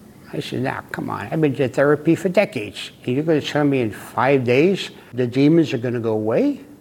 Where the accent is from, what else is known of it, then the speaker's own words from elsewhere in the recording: New York City, New York, United States; I was born and raised in Hell's Kitchen, and you learned to be tough.